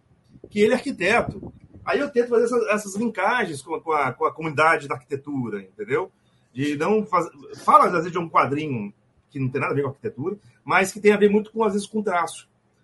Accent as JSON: {"language": "Portuguese", "town": "Vitória", "region": "Espírito Santo", "country": "Brazil", "said": "eu sou do Espírito Santo, sou de Vitória. Sou capixaba."}